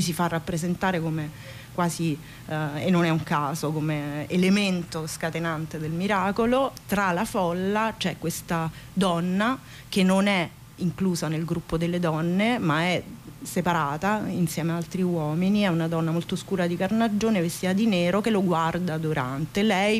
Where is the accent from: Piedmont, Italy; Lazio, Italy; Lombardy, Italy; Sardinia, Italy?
Lazio, Italy; Rome; non dimentico mai, da romana, per esempio, le condizioni di vita del popolo romano in quel momento.